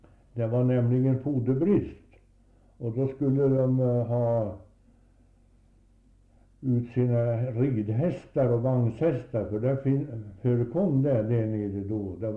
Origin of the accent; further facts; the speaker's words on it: Södermanland, Sweden; born there; Jag är född i Södermanland, fideikommisset Eriksberg. Den största fideikommisset i Sörmland